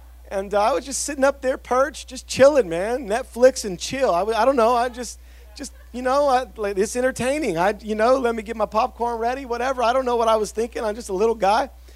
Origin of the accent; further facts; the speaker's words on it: Salinas, California, United States; I grew up in North Salinas near Natividad High School, and 831 represent. No. And so I grew up right there on Lassen Avenue